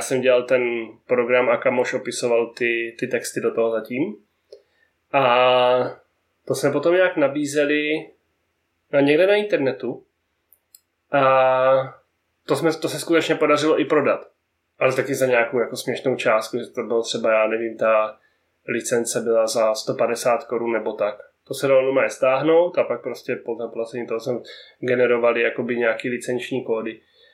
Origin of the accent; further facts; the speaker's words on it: Brno, South Moravian Region, Czechia; Protože jsem vlastně z Brna, že?